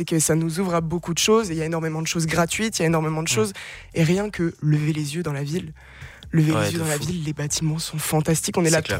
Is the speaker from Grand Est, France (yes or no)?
yes; Nancy, Grand Est, France; Moi, j'ai grandi à Nancy. Ma famille est à Nancy depuis des centaines d'années. Je suis un énorme flexeur d'être plus grand Lorrain de cette terre.